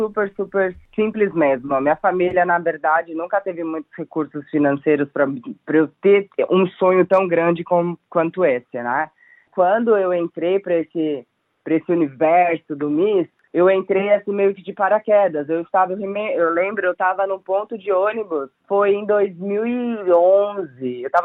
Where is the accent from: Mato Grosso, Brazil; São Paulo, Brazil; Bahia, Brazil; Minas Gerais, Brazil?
São Paulo, Brazil; now in Adelaide, Australia; No começo foi bem difícil para mim minha adaptação com Adelaide, porque eu venho de São Paulo.